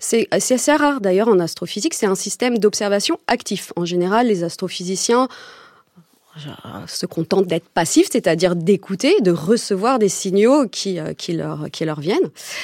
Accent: Paris, Île-de-France, France; je suis née, j'ai grandi à Paris.

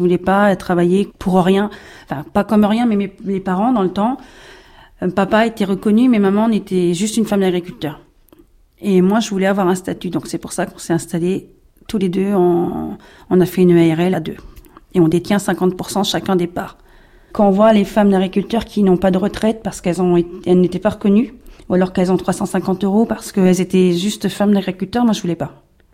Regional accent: Pays de la Loire, France; je suis originaire de la Sarthe et je suis maraîchère dans ce département. J'ai 52 ans.

